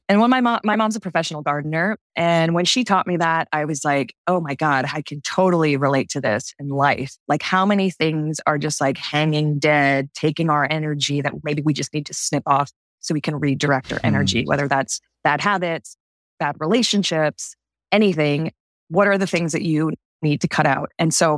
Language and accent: English; Martha's Vineyard, Massachusetts, United States; I'm originally from Martha's Vineyard, Massachusetts. My parents were total hippies, and they taught me how to live off the land.